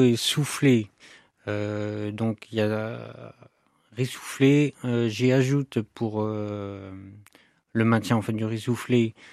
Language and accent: French; Nantes, Pays de la Loire, France; now in Landes, France; De Nantes.